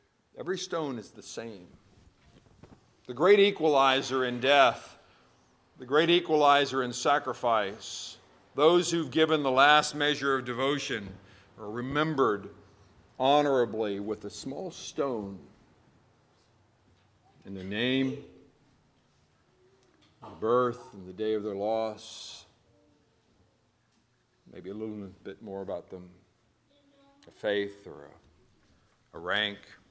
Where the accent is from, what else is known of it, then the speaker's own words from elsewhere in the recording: Virginia, United States; I grew up in Virginia, and we got a lot of statues around there.